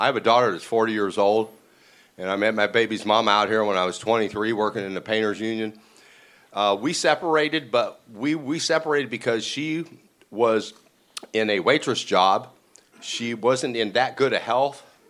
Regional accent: Fresno, California, United States; born there; But I was born in Fresno, 1958, and I have a Stanford degree.

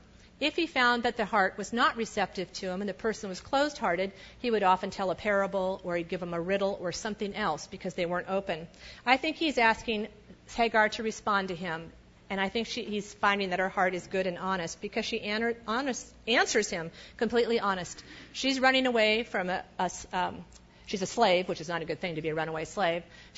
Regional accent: California, United States; They lived in North Carolina, and we lived in California. I grew up in California.

